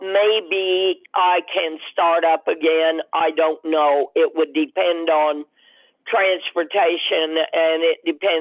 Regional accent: Carthage, Missouri, United States; also born or lived in Webb City; We grew up on a farm near Carthage, and I was born in Webb City. And so I'm a native of Missouri, although I traveled around for a while.

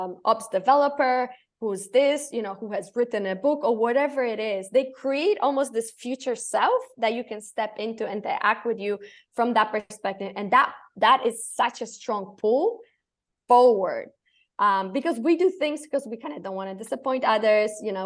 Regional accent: Poland; English is a second language; I'm a bad swimmer because I grew up in Poland. On the Great Plains, there was no water. And if you go into the Baltic Sea, it's even worse.

